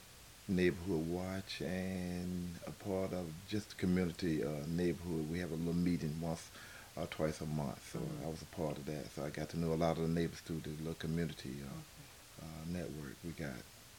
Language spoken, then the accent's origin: English; Atlanta, Georgia, United States; So that's where we were raised up in Atlanta. My mother from Athens, Georgia.